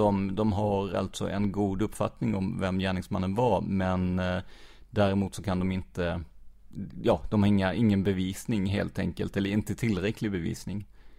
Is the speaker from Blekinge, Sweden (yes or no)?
yes; Rödeby, Blekinge, Sweden; also born or lived in Karlskrona; för jag är ju uppvuxen i Rödeby